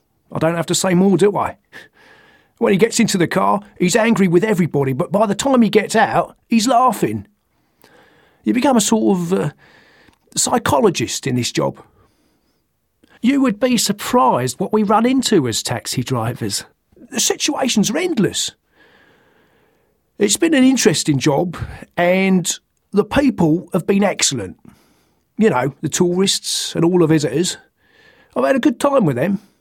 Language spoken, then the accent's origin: English; London, United Kingdom; accent: Cockney; I'm a Cockney.